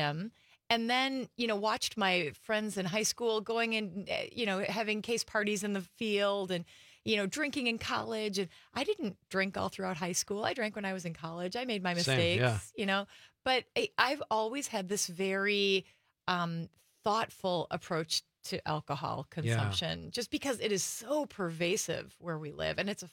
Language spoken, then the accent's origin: English; Kaukauna, Wisconsin, United States; I grew up here in Kaukaunas, so just south of here.